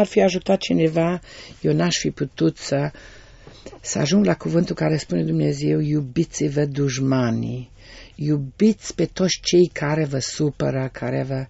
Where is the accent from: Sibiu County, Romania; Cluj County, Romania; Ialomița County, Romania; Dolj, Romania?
Sibiu County, Romania; Cisnădie; Eu vin din Adial, cum am spus, din Cisnădie